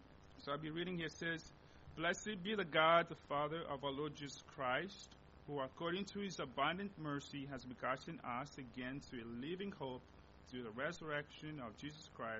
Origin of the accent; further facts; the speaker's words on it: DR Congo; first language Lingala; English is a second language; now in United States; because I grew up speaking Lingala in Congo and English here in America.